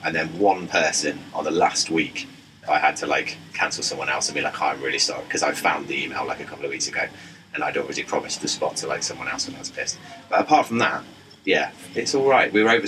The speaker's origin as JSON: {"language": "English", "town": "Leicester", "region": "East Midlands", "country": "United Kingdom", "tie": "born or raised there", "lives_now": "Leeds, United Kingdom", "said": "unsurprisingly from my accent, I'm not from Leeds. I grew up in Leicester, but I moved to Leeds just over 10 years ago now."}